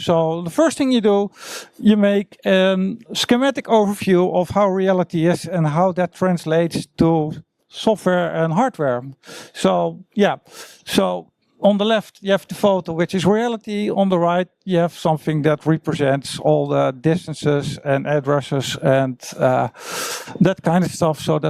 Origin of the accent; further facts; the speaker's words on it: Zeeland, Netherlands; also born or lived in Limburg; I'm originally from Zeeland, did electronic study over there, then moved to Limburg